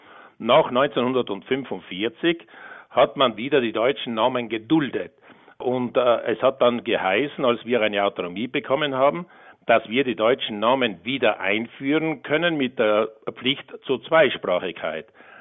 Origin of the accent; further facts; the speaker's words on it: Riet, Trentino-Alto Adige, Italy; Oder zum Beispiel in meiner Heimatgemeinde Riet hat er Novale übersetzt. Ja, alle Bevölkerungsschichten sagen halt Riet.